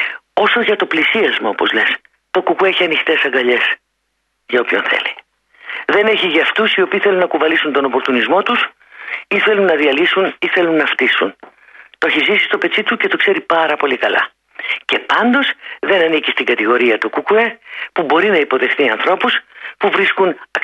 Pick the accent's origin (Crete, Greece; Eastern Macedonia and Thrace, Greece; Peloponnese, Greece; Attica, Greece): Peloponnese, Greece; Geraki; το χωριό μου, γιατί είμαι από λαδοχώρη η καταγωγή μου, από το Γεράκι Λακωνίας